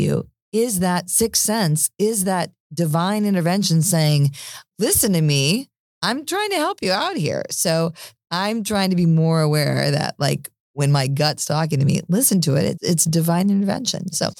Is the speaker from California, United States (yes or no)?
no; Texas, United States; I grew up in Texas